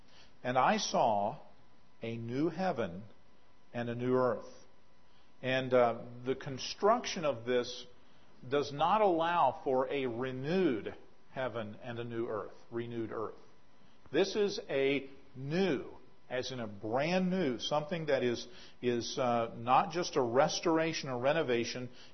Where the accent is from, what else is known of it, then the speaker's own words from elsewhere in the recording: West Virginia, United States; I've been to mountains. I grew up in West Virginia.